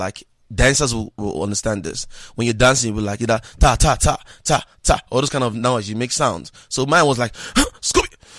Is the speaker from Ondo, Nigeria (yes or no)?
no; Warri, Delta, Nigeria; also born or lived in Lagos; So I grew up in Warri local government in Nigeria. That's in Delta State, you know. But some adolescent age, I was in Lagos, Nigeria.